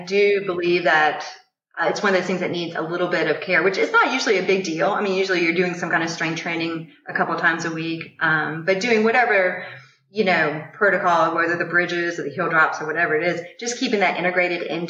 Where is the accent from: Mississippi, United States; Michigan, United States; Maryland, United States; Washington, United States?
Mississippi, United States; So, you know, I grew up in Mississippi. I just ran on the beach in the morning